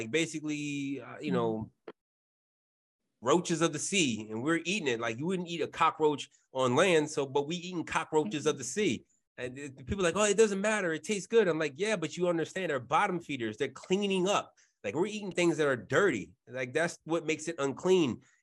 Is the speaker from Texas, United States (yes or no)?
no; Waldorf, Maryland, United States; That's exactly where I grew up at.